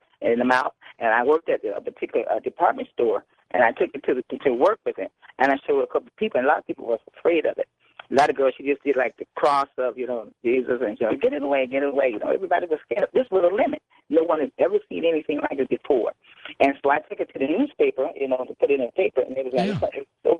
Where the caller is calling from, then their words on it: California, United States; I'm calling from California.